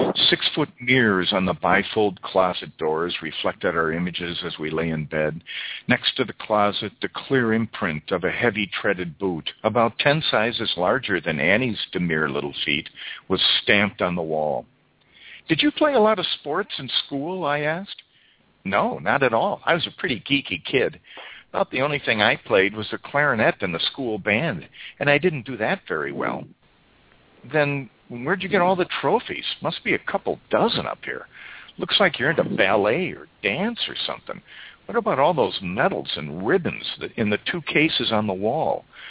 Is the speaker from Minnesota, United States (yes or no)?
yes; Minnesota, United States; I'm from Minnesota, but I'm calling in from Dublin, Ireland. I'm over here 6 months out of the year. My wife is Irish, so that is why I'm over here.